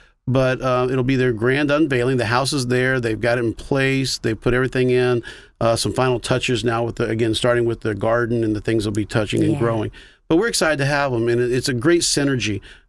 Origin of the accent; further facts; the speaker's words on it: Vero Beach, Florida, United States; And again, I grew up in Vero Beach. So, you know, we moved here in 1966.